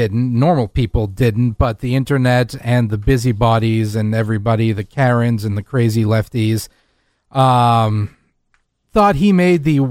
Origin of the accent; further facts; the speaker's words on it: Lynn, Massachusetts, United States; I'm from Lynn. I never throw up any signs.